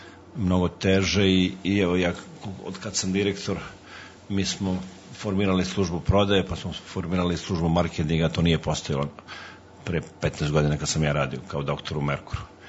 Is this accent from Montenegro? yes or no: no; Vrnjačka Banja, Raška District, Serbia; born there; rođen sam u Vrnjačkoj banji pre 52-53 godine